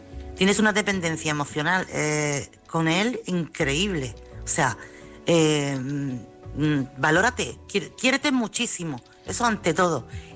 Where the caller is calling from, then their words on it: Chiclana, Andalusia, Spain; Buenas noches … corresponsal de Chiclana.